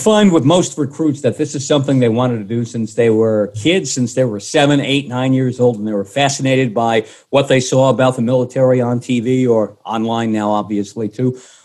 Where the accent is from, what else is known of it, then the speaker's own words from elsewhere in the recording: Manhattan, New York, United States; I wanted to be a bus driver or a subway conductor growing up in Manhattan.